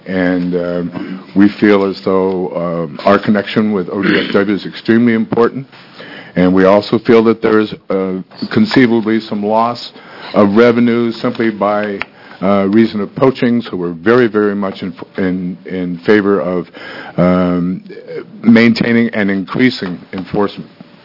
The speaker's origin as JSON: {"language": "English", "town": "Grants Pass", "region": "Oregon", "country": "United States", "said": "I'm from Grants Pass"}